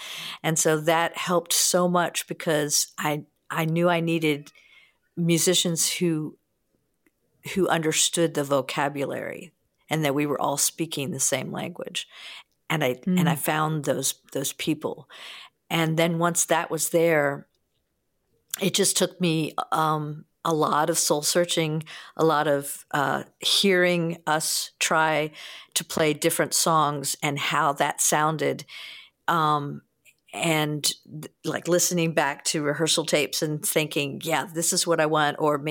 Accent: East Coast, United States; this is really about growing up on the East Coast, and this is what bluegrass was there.

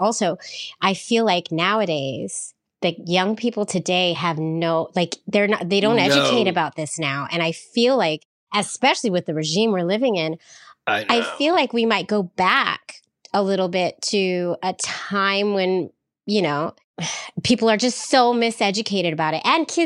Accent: San Francisco, California, United States; Well, I was young, and I grew up in San Francisco.

